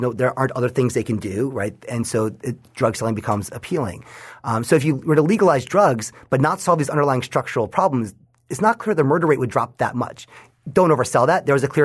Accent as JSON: {"language": "English", "region": "New York", "country": "United States", "tie": "born or raised there", "said": "So again, sort of looking at my home state of New York, New York has the longest sustained decarceration in the United States right now."}